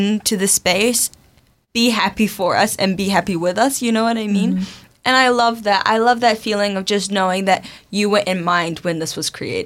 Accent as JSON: {"language": "English", "country": "Samoa", "tie": "born or raised there", "lives_now": "New Zealand", "said": "I mean, for me, I grew up in Samoa. And coming here, I felt very detached from that culture that I had been a part of for so long."}